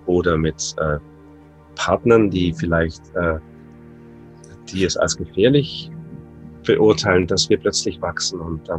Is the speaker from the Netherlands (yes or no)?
yes; Netherlands; Wir haben Berge bei euch, wir haben keine Berge bei uns in Holland.